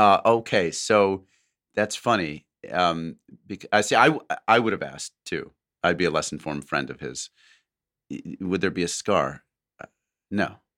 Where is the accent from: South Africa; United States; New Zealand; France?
New Zealand; now in Australia; At present, I am in week 4 of an 8-week COVID lockdown in Western Sydney, Australia. But I'm originally from New Zealand.